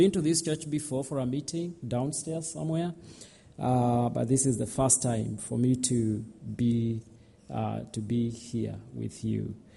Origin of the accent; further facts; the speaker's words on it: Kenya; moved away; I'm originally from Kenya. Came here a few years ago. I came in 2012 to pursue my MD at Regent College